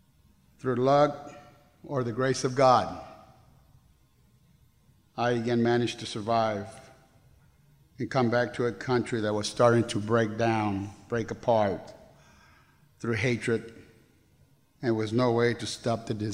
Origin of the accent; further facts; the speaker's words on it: Texas, United States; As a young Mexican Latino kid growing up in South Texas in the 40s and 50s, with four other siblings and me being the oldest, life in our strong barrio culture was a life of gangster survival.